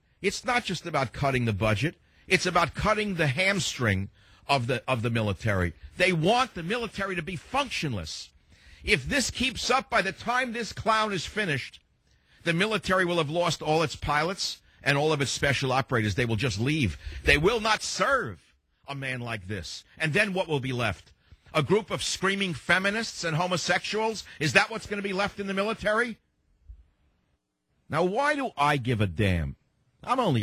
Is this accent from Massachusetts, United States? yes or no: no; New York City, New York, United States; accent: New York; So although I'm a boy from New York City with a heavy New York accent, you and I speak the same language, I guess.